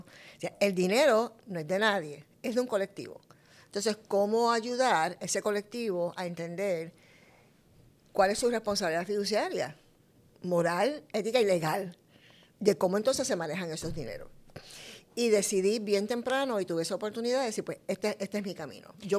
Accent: Coamo, Puerto Rico; born there; yo vengo de extracción obrera. Yo nací en Cuamo, nací con partera. Vengo de una familia enorme de orígenes agrícolas, artesanales, musicales y de movimientos obreros, particularmente los que migraron a Nueva York en la década de los 50 y los 60

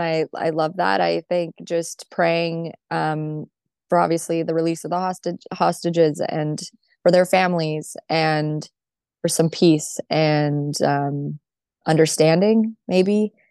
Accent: Los Angeles, California, United States; So, and it's in my hometown in Los Angeles.

